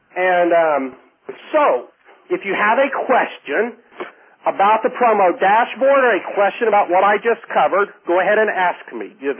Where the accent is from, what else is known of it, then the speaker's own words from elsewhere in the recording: Oklahoma, United States; accent: Okie; I'm from Oklahoma, which is a state in the U.S., and we have weird words there